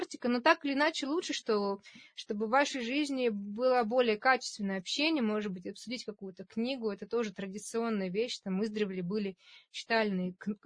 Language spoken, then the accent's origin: Russian; Russia; born there; я не знаю, я родилась в России, мне там 25 лет.